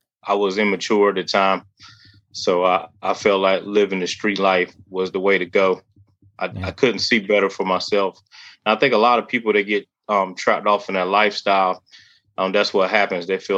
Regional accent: Beaufort, North Carolina, United States; So I was raised in Beaufort, North Carolina, about 45 minutes outside of New Bern.

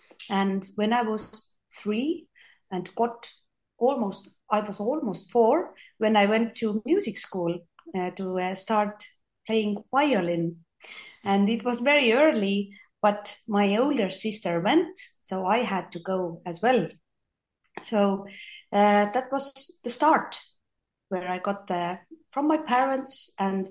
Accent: Tartu County, Estonia; So we come from Estonia and it's a small country. And so it's almost a village. Well, we are like country kids mostly here. So I grew up in a small village and I had a lovely childhood there.

